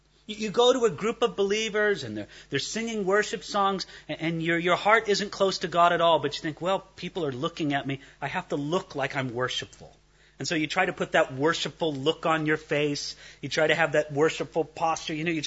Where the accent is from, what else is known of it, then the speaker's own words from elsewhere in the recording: California, United States; And good heavens, I come from Southern California, you know.